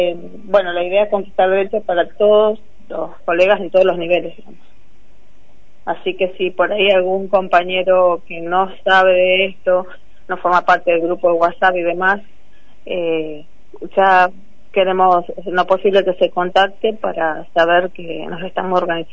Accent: Allen, Río Negro, Argentina; Sí, yo soy de Allen

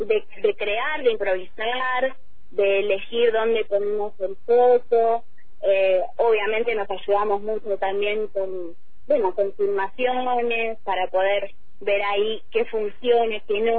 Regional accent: Neuquén, Argentina; born there; yo nací en Neuquén, capital, y me fui a vivir hasta el sur.

